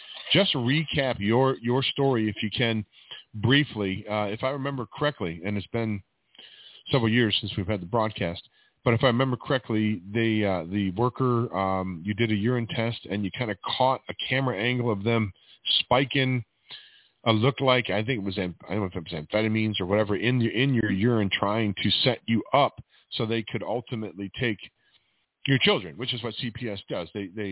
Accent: Michigan, United States; I'm from Michigan, man. There's nowhere in Michigan looks like that, brother.

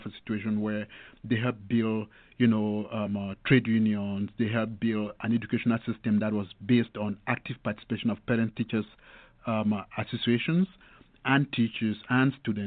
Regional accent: Cameroon; born there; moved away as an adult; I was born in Ambazonia, that is in West Africa, between Cameroon and Nigeria.

